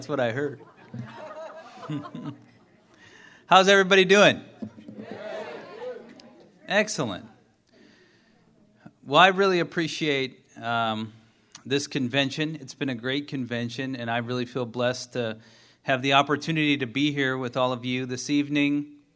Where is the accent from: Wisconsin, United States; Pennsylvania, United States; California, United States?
Wisconsin, United States; Milwaukee; I grew up in Milwaukee.